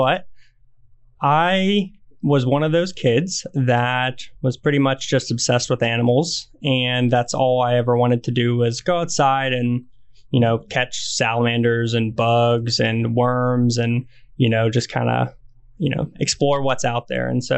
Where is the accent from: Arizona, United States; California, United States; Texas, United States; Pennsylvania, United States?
Pennsylvania, United States; Pittsburgh; they've kind of always been just an animal that's throughout my area where I grew up around Pittsburgh.